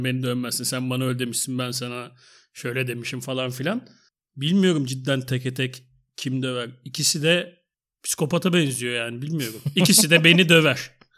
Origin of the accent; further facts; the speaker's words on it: İzmir, Turkey; Mesela ben, biz işte İzmirliyiz.